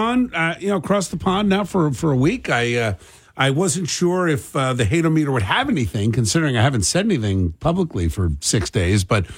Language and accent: English; United States; because I am an American and I pay taxes.